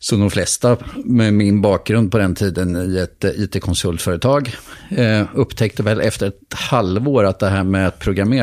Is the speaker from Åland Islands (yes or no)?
no; Karlskoga, Örebro County, Sweden; Jag är uppväxt i Sverige i en stad som heter Karlskoga. Mm. Ligger mellan Örebro och Karlstad.